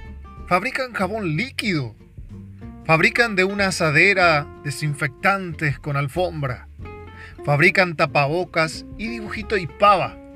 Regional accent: Paraguay; somos ballet los paraguayos.

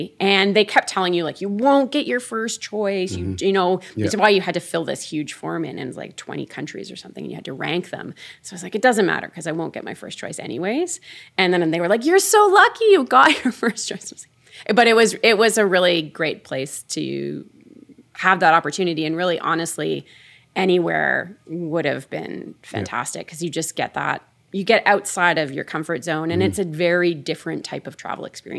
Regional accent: Kincardine, Ontario, Canada; born there; Well, I was born in Ontario in a town called Kincardine, which is on Lake Huron, just south of Georgian Bay. Lived there till I was 8.

